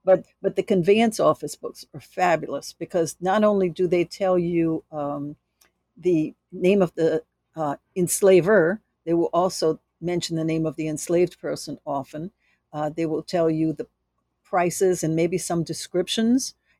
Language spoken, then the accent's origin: English; New Orleans, Louisiana, United States; I'm from New Orleans